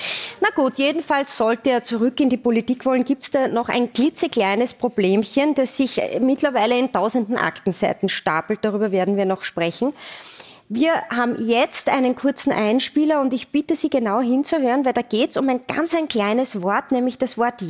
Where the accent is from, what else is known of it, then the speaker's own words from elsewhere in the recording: Upper Austria, Austria; Ich bin als Oberösterreicherin bekannt für meine Direktheit.